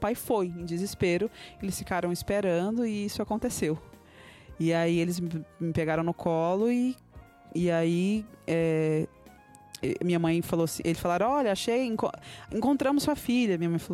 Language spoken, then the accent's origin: Portuguese; Humaitá, Amazonas, Brazil; born there; eu caí no Rio Madeira, que foi onde meus pais moravam e foi onde eu nasci, né? E com 3 anos de idade, então eu passei um tempo no fundo, minha mãe desesperada, tipo, meu Deus, traga minha filha de volta. Isso foi no porto de uma cidade chamada Humaitá.